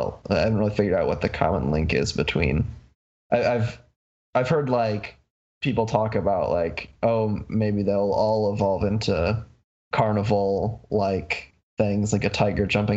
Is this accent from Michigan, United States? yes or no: yes; Michigan, United States; I'm from Michigan, so that they're I live in their home turf.